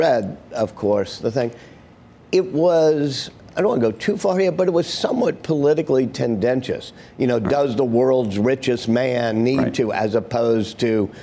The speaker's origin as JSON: {"language": "English", "region": "Louisiana", "country": "United States", "said": "Louisiana."}